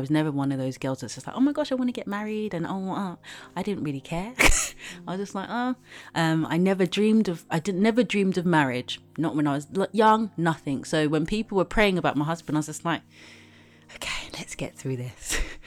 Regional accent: Nigeria; Being a Nigerian, there's no point.

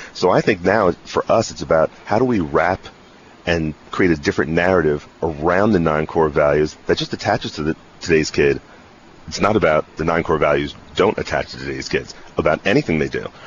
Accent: Ridgewood, New Jersey, United States; Oh, I'm born and raised in Ridgewood, New Jersey, and that's where I live.

